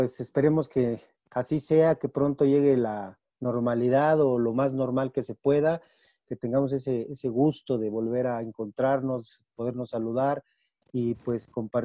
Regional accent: Mexico; quizás está mal que lo diga yo porque soy mexicano

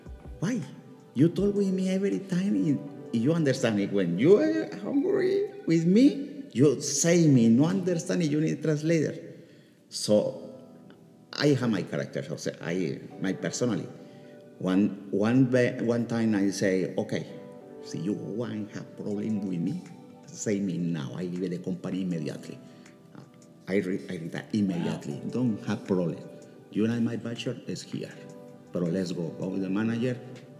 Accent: Colombia; English is a second language; now in New York, United States; In Colombia.

